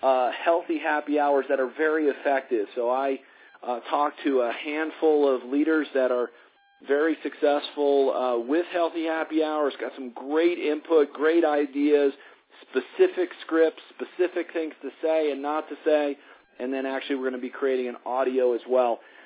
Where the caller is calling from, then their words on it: Colorado, United States; I'm calling in from Colorado this evening.